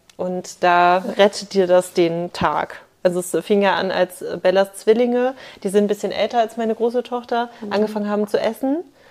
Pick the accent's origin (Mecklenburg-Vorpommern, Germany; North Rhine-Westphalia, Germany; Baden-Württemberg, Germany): Mecklenburg-Vorpommern, Germany; Rostock; now in Erlangen, Germany; Ich komme ursprünglich aus Rostock, ich bin ein bisschen rumgekommen durch meinen Partner und genau, bin jetzt in Erlangen.